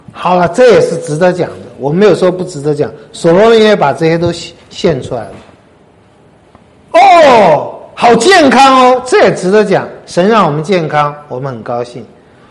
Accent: China; 我们中国人说，外行看热闹，内行看门道。

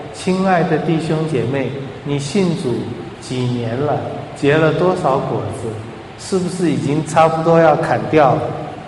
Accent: China; 这个比喻我们中国人应该最喜欢，因为中国人很会，也很喜欢赚钱，也很爱钱。

